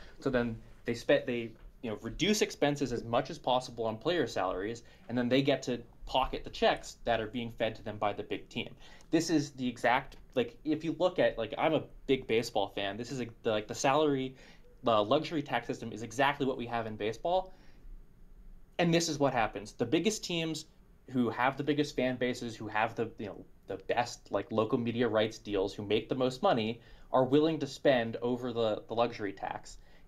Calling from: Berkeley, California, United States; Berkeley, California.

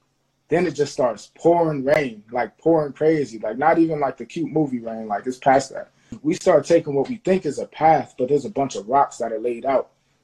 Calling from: Trenton, New Jersey, United States; Checking in from Trent, New Jersey. So, you know, Jersey out here.

